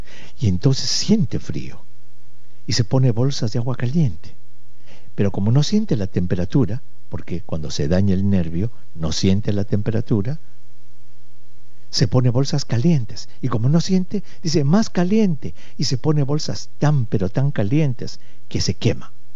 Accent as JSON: {"language": "Spanish", "country": "Peru", "said": "en mi país, en el Perú, se usa, la gente dice, ¡ay, está enferma de los nervios!"}